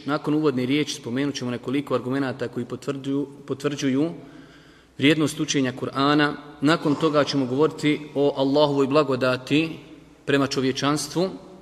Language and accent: Bosnian; Bosnia & Herzegovina; jer ja sam čovjek Bosanac, rođen sam u Bosni, živio sam u Bosni, otišao sam na studije, pa sam se vratio ovdje.